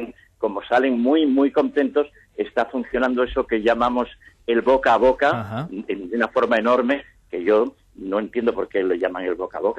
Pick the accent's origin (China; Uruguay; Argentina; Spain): Spain; Santander, Cantabria; una ciudad de Santander, de mi tierra